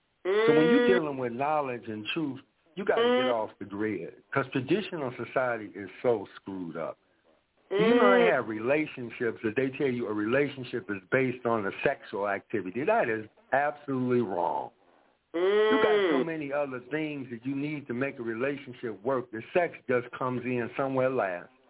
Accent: the South, United States; But we came from the South where people waved at strangers on the passing by their house.

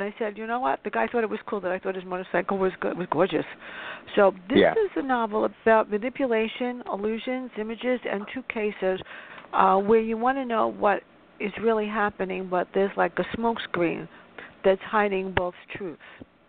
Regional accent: New York City, New York, United States; Me, I grew up in the South Bronx in a tough neighborhood. So to me, I grew up with everybody.

